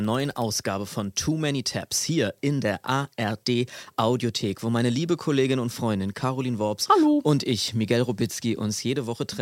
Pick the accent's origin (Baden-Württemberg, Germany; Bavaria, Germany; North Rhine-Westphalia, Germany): Bavaria, Germany; Aschaffenburg; etwas in meiner Heimatstadt Aschaffenburg passiert ist